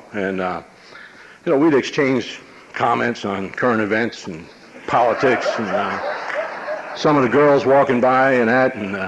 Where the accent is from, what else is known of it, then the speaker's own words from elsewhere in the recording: Paterson, New Jersey, United States; I grew up in Paterson, New Jersey, and Paterson's about 20 minutes outside of New York City.